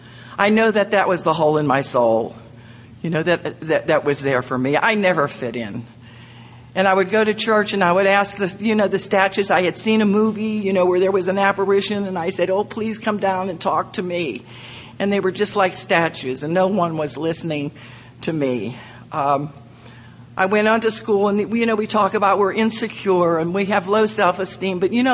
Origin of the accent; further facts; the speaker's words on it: Jeannette, Pennsylvania, United States; born in a small town in Jeanette, Pennsylvania, which is right outside of Pittsburgh. And I always say my hometown